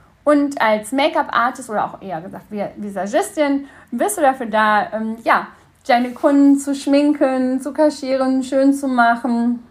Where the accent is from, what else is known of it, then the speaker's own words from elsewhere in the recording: North Rhine-Westphalia, Germany; ich komme ja aus dem Sauerland